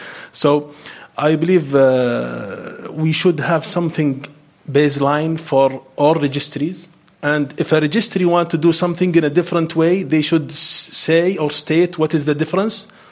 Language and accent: English; Saudi Arabia; English is a second language; I am from SaudiNIC, from Saudi Arabia.